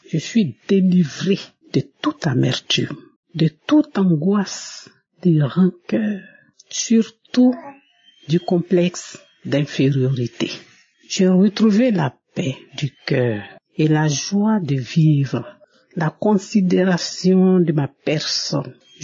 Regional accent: Abidjan, Côte d’Ivoire; Je suis une Ivoirienne vivant à Abidjan

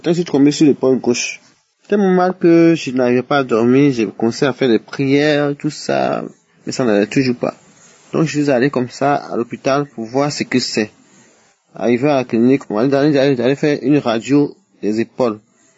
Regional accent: Côte d’Ivoire; Je suis une Ivoirienne de 62 ans et je vis en Côte d'Ivoire.

